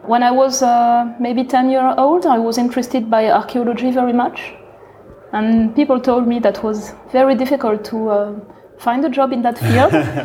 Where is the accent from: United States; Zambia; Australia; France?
France; Grand Est; it's giving you a feeling of being European somehow. And also growing up near the Vosgesen Mountains, with a lot of outdoor activities.